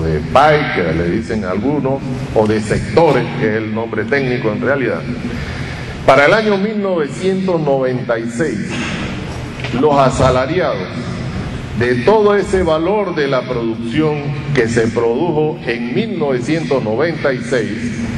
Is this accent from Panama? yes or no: yes; Panama; somos más panameños también